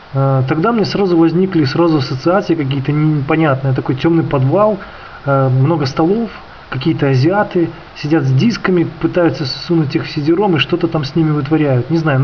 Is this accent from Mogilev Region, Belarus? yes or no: no; Minsk, Belarus; я из Беларуси, из Минска. Мне 34 года, я женат, у меня есть дочь.